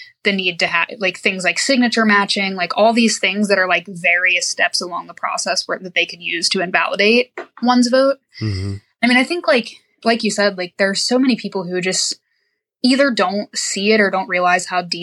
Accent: Kentucky, United States; I'm from Kentucky. Under non-pandemic conditions, we don't have early voting or mail-in voting.

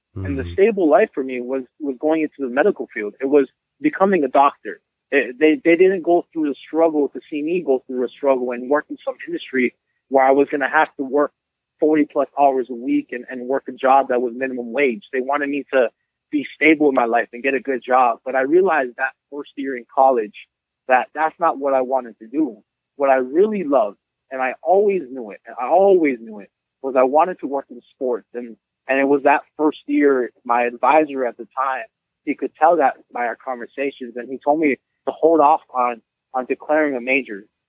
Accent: Hawaii, United States; I mean, I was born and raised in Hawaii, so playing sports year round was always a thing.

